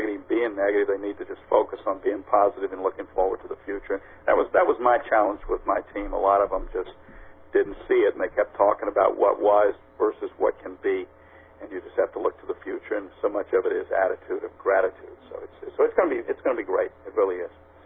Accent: New Orleans, Louisiana, United States; I am from New Orleans, and I live here

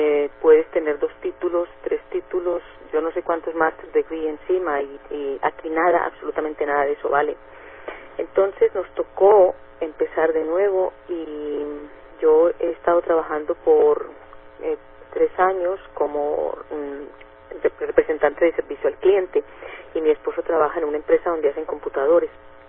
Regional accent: Colombia; moved away as an adult; now in Canada; soy colombiana. Con mi familia, mi esposo y mi hijo, emigramos a Canadá como Landed Immigrant en el 2002.

